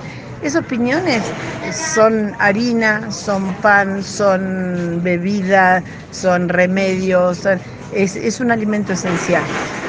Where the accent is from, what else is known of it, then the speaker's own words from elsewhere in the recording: Neuquén, Argentina; Venimos desde la Patagonia, desde la provincia del Neuquén.